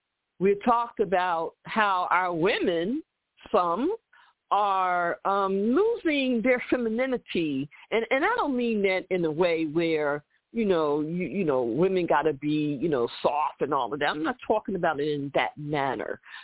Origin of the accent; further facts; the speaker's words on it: Philadelphia, Pennsylvania, United States; You know, like, hey, I'm from Philly.